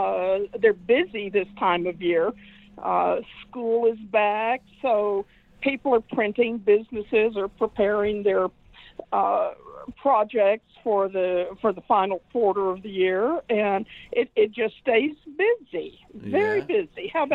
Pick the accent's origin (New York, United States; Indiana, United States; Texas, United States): Texas, United States; when I moved out to New England from Texas, I'd walk into an office, and within just a couple of sentences, heads would start peering around doors to see who is that. I was quite the novelty in Boston.